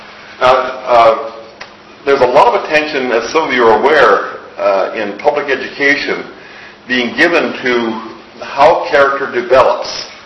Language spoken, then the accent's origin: English; United States; I recognize I'm an American.